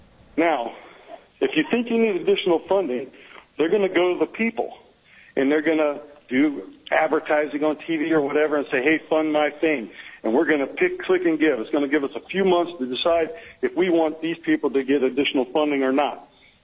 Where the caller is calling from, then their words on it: Wasilla, Alaska, United States; Okay, I'm calling from Wasilla